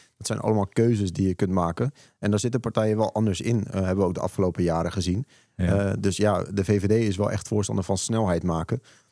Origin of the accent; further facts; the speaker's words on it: Alkmaar, North Holland, Netherlands; Ik ben geboren en getogen in Alkmaar. Dus dat, ja, ik noem dat wel echt mijn stad. Ik ben geboren in de binnenstad. Opgegroeid in het burgemeesterkwartier en daarna de Hoef. En woon nu rondom het station.